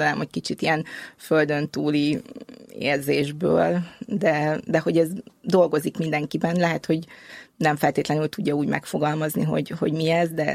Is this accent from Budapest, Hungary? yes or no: yes; Budapest, Hungary; born there; Én már Budapesten születtem, de a szüleim egyébként a vidékről származnak, édesanyám Gyöngyösről, édesapám pedig Herendről, úgyhogy mondhatni, hogy városi és vidéki is vagyok egy személyben